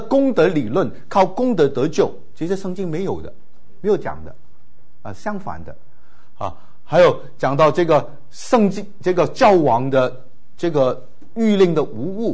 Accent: Hong Kong; 我从小在香港的宣道会信主

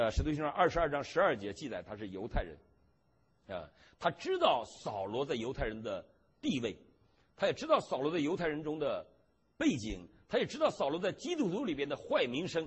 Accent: Harbin, Heilongjiang, China; 我想到我们小时候，我的老家哈尔滨有一个跟他同样

